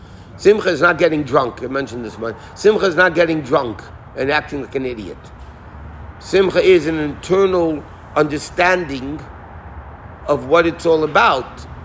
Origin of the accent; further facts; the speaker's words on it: United States; born there; I was born in America.